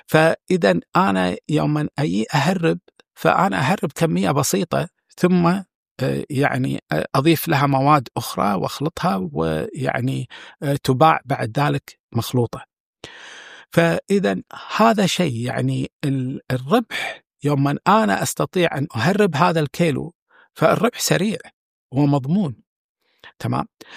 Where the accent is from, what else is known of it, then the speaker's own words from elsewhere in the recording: Kuwait; وحتى عندنا في الكويت